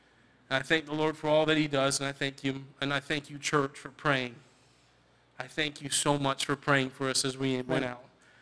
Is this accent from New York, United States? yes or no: no; West Virginia, United States; I'm a junior here at Landmark, and I'm from West Virginia, and I'm studying to be a pastor.